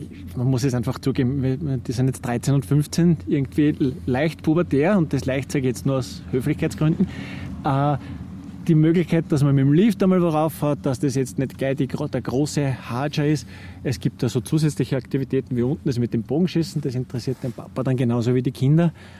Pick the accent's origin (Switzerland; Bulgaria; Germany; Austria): Austria; Stockerau, Lower Austria; Ski-Expressfahrt hat das bei uns in Stockerau geheißen.